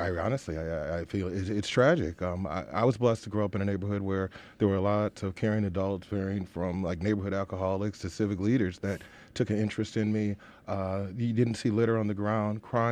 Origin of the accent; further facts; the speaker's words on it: West Willow, Michigan, United States; I grew up in West Willow, moved there in 76, and it was an awesome place to grow up, diverse neighborhood, solid working class.